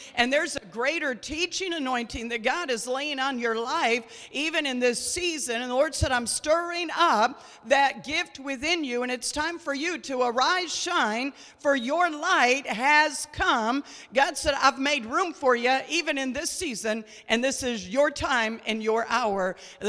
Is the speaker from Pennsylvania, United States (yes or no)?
no; New York, United States; because I grew up on Route 318 up in New York. Not here, but in New York.